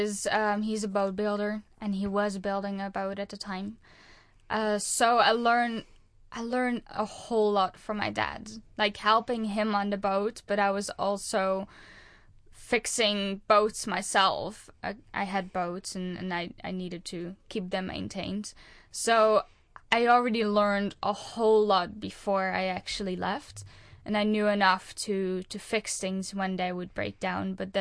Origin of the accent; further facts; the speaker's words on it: Netherlands; seeing how they lived compared to where I grew up in Holland.